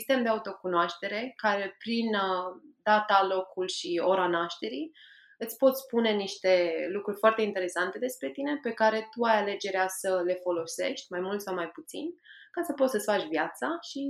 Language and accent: Romanian; Romania; now in England, United Kingdom; pentru că am crescut în România, dar am petrecut și ultimii 10 ani din viață în Anglia